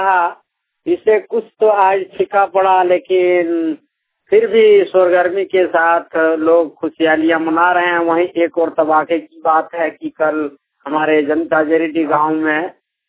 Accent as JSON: {"language": "Hindi", "town": "Adari", "region": "Jharkhand", "country": "India", "said": "मैं बिरनी प्रखंड गिरिडीह डिस्ट्रिक्ट से बोल रहा हूँ। अड़ारी गांव का रहने वाला हूँ।"}